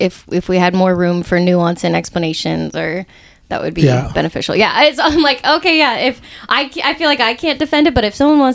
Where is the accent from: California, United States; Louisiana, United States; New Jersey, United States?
California, United States; El Dorado Hills; I grew up in El Dorado Hills, just like suburb city, and everyone played soccer and I didn't.